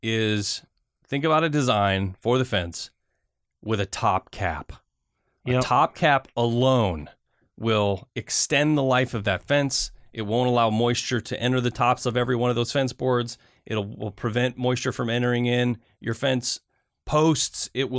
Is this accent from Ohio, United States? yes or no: no; Michigan, United States; now in Oregon, United States; But where I grew up in Michigan, we did have water softener.